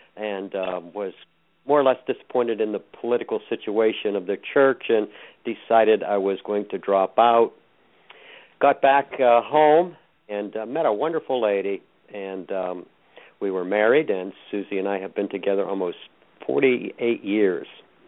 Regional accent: West Deer Township, Pennsylvania, United States; Yeah, I grew up in West Deer Township in a coal mining community. My father was a coal miner.

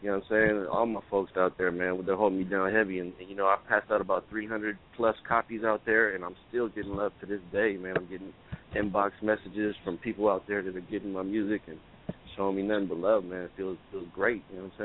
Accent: Redwood City, California, United States; I'm coming straight from the Bay Area, man. Killer Cali, Northern California, man. Right in the middle of San Francisco and San Jose. I'm from Redwood City, California, man. Bay Area, stand up.

